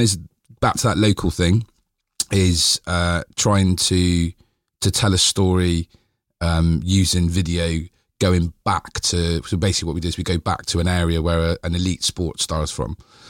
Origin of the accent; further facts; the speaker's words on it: Bristol, South West England, United Kingdom; So I was born in Eastville, so I grew up just at the bottom of Eastville Park. Then we moved to Easton, then to Fishponds when in my late teens.